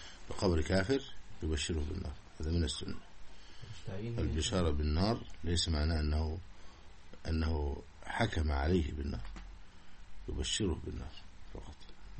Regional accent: Egypt; هذا الألفاظ الدارجة جدا عندنا في مصر.

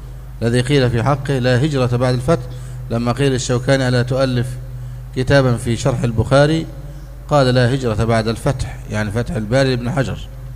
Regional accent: Egypt; عندنا في مصر يدفع الرجل جزء مقدم وجزء مؤخر

